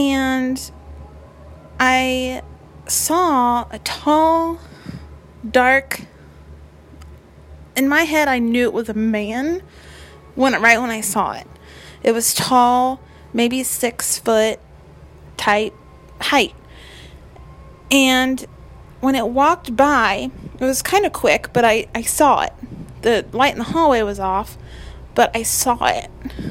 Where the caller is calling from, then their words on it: Galesburg, Illinois, United States; I'm from Galesburg, Illinois.